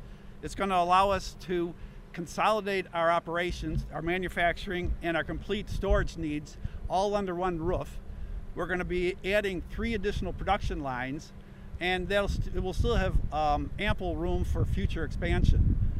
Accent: New York, United States; we're all from Western New York. We were born and raised in Western New York.

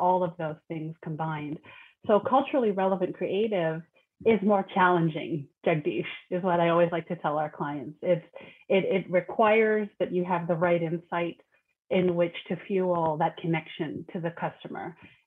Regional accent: Canada; inherent to my culture as a Filipina who grew up in Canada.

